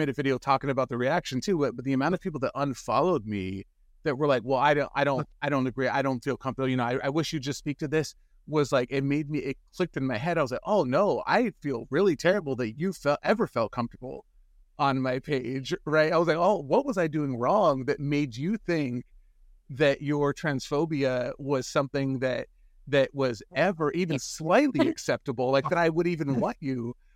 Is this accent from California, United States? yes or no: yes; San Francisco, California, United States; I was this deeply religious boy, and I grew up in San Francisco.